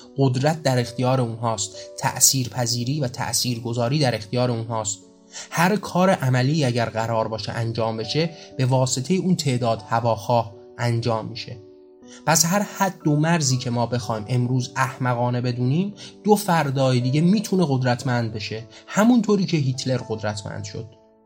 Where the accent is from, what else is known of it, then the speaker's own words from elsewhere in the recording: Iran; من و شمایی که ایرانی هستیم و در اسلام شیعی به دنیا اومدیم